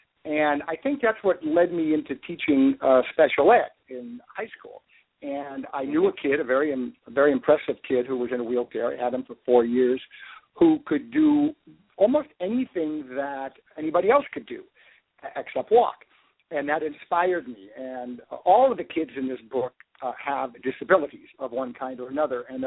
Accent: California, United States; Well, I grew up in Northern California, and I came down to Los Angeles to go to graduate school for filmmaking

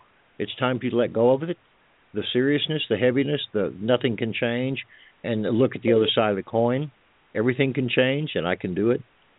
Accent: the South, United States; accent: southern; Excuse my southern accent.

